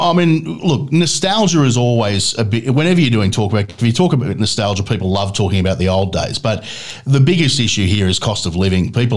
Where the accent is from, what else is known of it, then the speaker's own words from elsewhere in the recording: Sydney, New South Wales, Australia; Yeah, you know, I grew up in Sydney, and I remember one of my mates and I, we were about 16 at the time